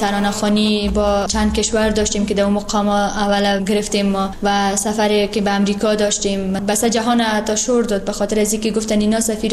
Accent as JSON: {"language": "Persian", "country": "Afghanistan", "said": "ما از افغانستان هستیم"}